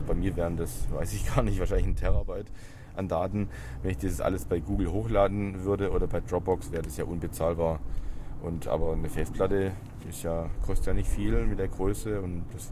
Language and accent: German; Stuttgart, Baden-Württemberg, Germany; ich komme aus Stuttgart.